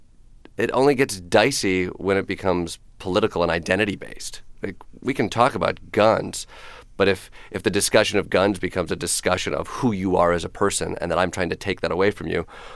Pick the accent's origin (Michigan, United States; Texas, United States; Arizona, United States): Michigan, United States; now in New York, United States; I come from Michigan, and I have family members who grew up hunters and had guns, and then moving to New York, the debate surrounding guns is very different than the one that was happening in Michigan.